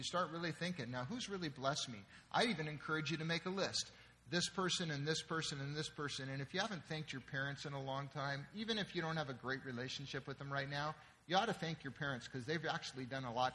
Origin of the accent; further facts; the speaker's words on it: San Diego, California, United States; I'll never forget growing up in San Diego, the first time that my dad, who was an attorney, took me down into Mexico to deal with some clients.